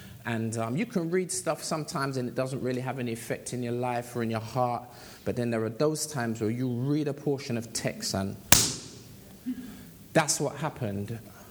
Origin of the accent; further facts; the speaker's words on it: London, United Kingdom; And that's not just because I come from South London, right?